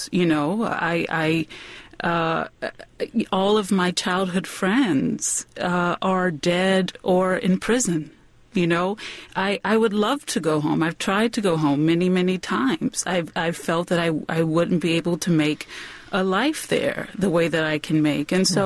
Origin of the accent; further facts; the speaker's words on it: New Orleans, Louisiana, United States; And I grew up in New Orleans East, and I aspired for most all of my life to the French Quarter, so to speak, you know. I felt like a tourist in my own city